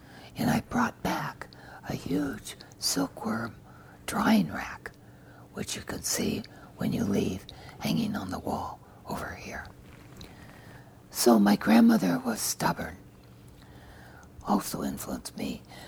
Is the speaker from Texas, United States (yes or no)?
no; Inglewood, California, United States; also born or lived in Hollywood; I was born in Hollywood Hospital, and even though my family moved after 3 months from Hollywood to Inglewood, California, I like to say I was born in Hollywood.